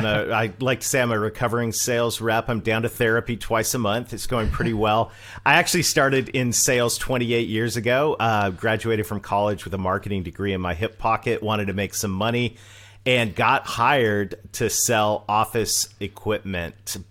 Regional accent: Canada; accent: Canadian; now in United States; I'm Canadian. I married a Southern girl. And this baby face you see right now is a 50-year-old.

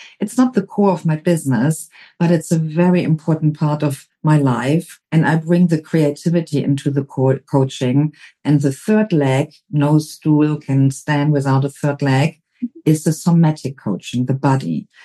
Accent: Germany; now in United States; Yeah, I'm from Germany originally

